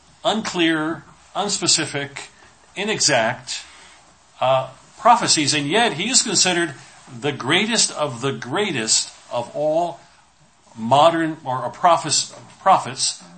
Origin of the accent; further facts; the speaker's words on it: New Jersey, United States; when I grew up in New Jersey